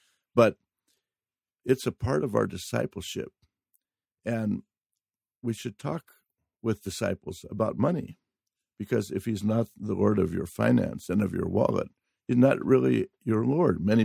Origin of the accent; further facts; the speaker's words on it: Oregon, United States; And we were moving from California to my hometown in the state of Oregon.